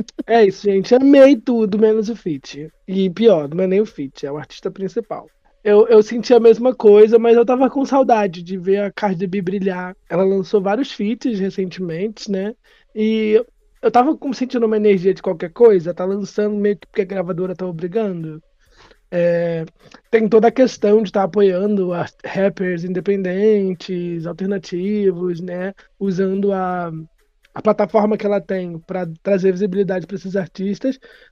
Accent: Rio de Janeiro, Brazil; Nós não pudemos ir porque somos do Rio.

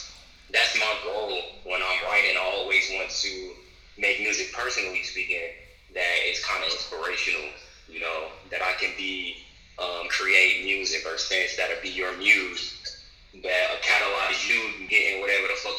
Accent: Chicago, Illinois, United States; now in New York City, United States; West Side. Was born on the South Side, then moved to the West Side, and then after

